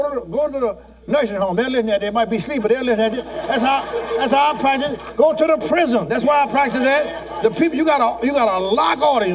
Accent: Louisiana, United States; I don't know if y'all understand these words, I'll be saying all kind of words, I'm from Louisiana

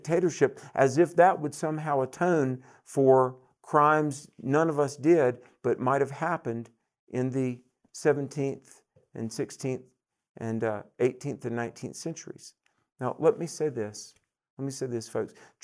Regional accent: the South, United States; accent: Southern; As a poor, ignorant Southern white boy, everybody made fun of my accent.

